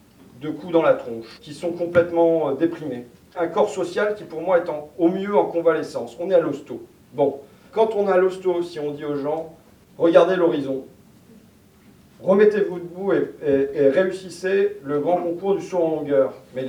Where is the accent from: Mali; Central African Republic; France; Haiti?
France; Hauts-de-France; Moi, je la souhaite, je suis Picard.